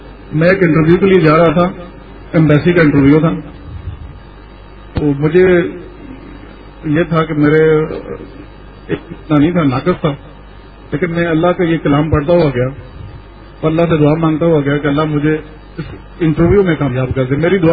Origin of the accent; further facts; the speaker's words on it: Rawalpindi, Punjab, Pakistan; میں راولپنڈی سے آیا ہوں.